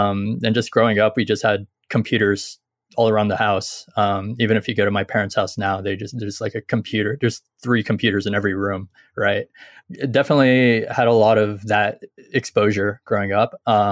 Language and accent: English; San Jose, California, United States; I grew up near San Jose, which is where it's like where all the tech companies are, right?